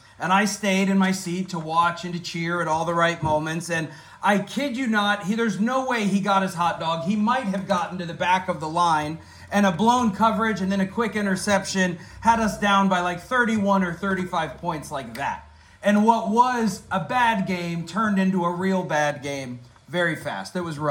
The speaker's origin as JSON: {"language": "English", "town": "Tampa", "region": "Florida", "country": "United States", "tie": "born or raised there", "said": "I grew up in Tampa being a huge Buccaneer fan."}